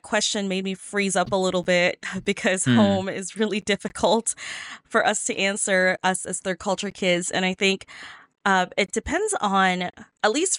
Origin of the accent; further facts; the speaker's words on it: South Korea; also born or lived in Egypt; When I was growing up there, it was